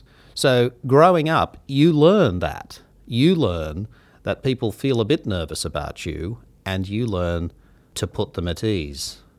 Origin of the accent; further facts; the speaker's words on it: Carlingford, New South Wales, Australia; And then I grew up in Carlingford and Castle Hill, which was pretty Anglo-Saxon, and I think at my high school, certainly in my year, I was the only non-Anglo.